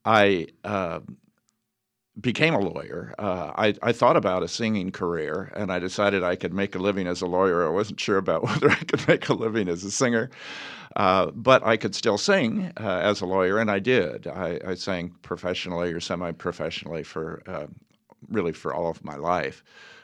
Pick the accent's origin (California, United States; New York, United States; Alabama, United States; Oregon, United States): Oregon, United States; Medford; Well, I grew up in Medford, Oregon. My father, Otto, was a lawyer here.